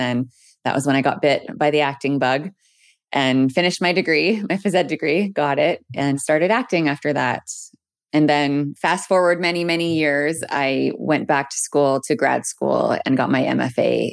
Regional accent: Peace River, Alberta, Canada; I'm from Peace River, Alberta. Born and raised, I'm a member of the Métis Nation of Alberta, Region 6, which is the Peace River area.

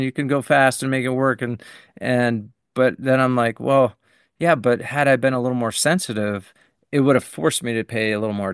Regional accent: Buffalo, New York, United States; We grew up in Buffalo, New York, just outside of Buffalo. And my mountain until I was 12 wasn't a mountain. It was a hill.

